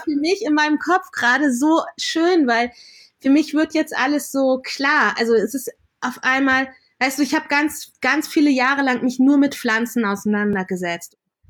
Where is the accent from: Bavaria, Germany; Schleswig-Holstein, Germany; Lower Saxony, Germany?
Lower Saxony, Germany; born there; Also ich bin in Deutschland geboren, in Niedersachsen.